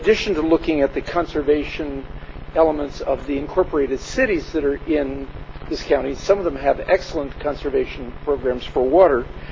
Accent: Nipomo, California, United States; I'm from Napomo, and I want to thank you particularly for broadcasting these meetings.

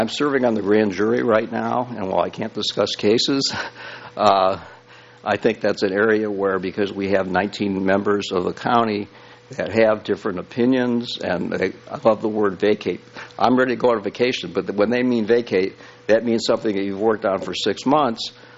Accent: Midwest, United States; and I grew up in the Midwest and sent them to Ford and General Motors

